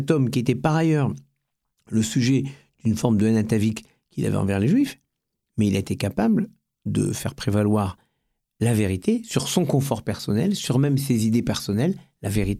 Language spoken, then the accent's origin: French; France; Je crois que dans toutes nos fibres, nous sommes français avec cette obsession de faire en sorte que la France soit fidèle à elle-même.